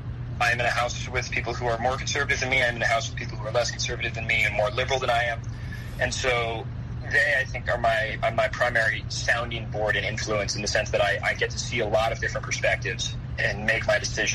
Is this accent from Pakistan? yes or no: no; Rhode Island, United States; Urdu is a second language; میں road island سے ہوں. اوریجنلی